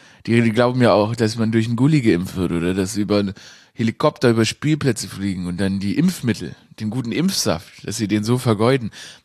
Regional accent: Stuttgart, Baden-Württemberg, Germany; Nicht als Schwabe, also nicht als Stadtschwabe, ich bin ja in Stuttgart aufgewachsen, und eben nicht als überhaupt einfach nur Deutsch.

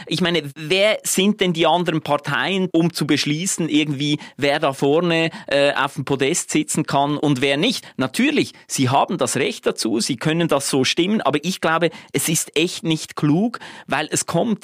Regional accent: Switzerland; Also ich möchte das jetzt nicht einfach sozusagen als meine Schweizer Perspektive anbieten

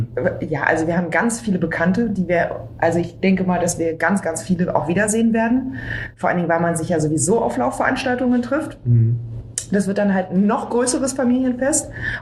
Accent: Berlin, Germany; ich bin ja Berlinerin

